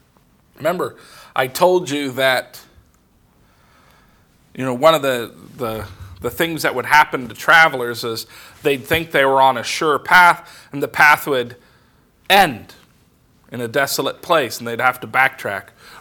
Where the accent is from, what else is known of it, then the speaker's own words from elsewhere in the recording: West Coast, United States; I grew up on the West Coast. We have mountains on the West Coast.